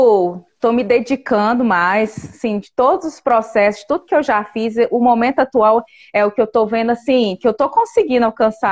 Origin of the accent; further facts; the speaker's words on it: Minas Gerais, Brazil; Sim, eu sou de Minas.